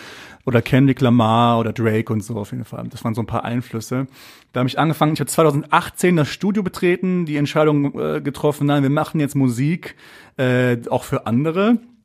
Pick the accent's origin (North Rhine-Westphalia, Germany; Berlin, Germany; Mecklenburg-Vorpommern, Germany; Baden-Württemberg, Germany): North Rhine-Westphalia, Germany; Essen